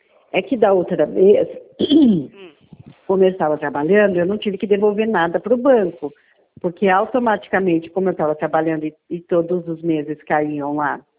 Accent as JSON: {"language": "Portuguese", "region": "São Paulo", "country": "Brazil", "said": "É, interior de São Paulo."}